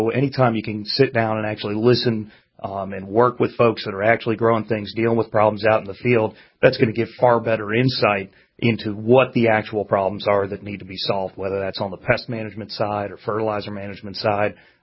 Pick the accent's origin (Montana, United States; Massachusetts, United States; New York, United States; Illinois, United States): New York, United States; now in North Carolina, United States; So I live a little west of Raleigh-Durham, Chapel Hill area, kind of out in the country there, and originally from upstate New York.